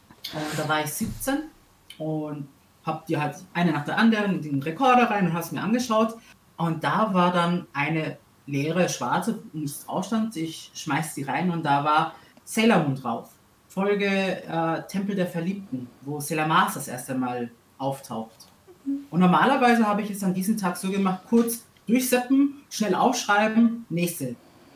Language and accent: German; Greece; German is a second language; now in Austria; In Griechenland, weil ich bin ja Grieche. … Und ich habe 3 Jahre dort gelebt.